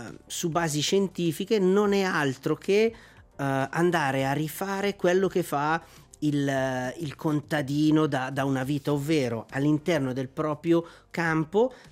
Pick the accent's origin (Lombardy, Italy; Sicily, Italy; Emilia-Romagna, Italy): Lombardy, Italy; Varese; Io sono italiano di origine, sono nato e cresciuto a Varese.